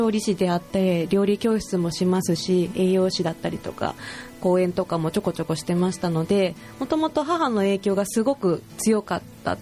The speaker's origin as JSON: {"language": "Japanese", "region": "Miyazaki", "country": "Japan", "said": "出身は宮崎県宮崎市です。"}